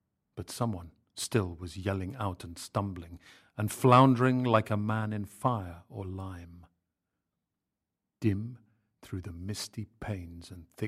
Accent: United Kingdom; I can't help it. I'm British.

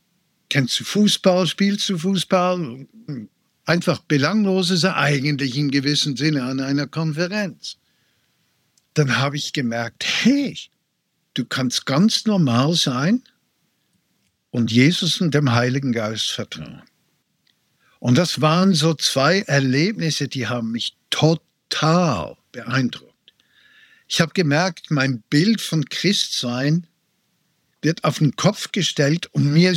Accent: Switzerland; ich bin Schweizer.

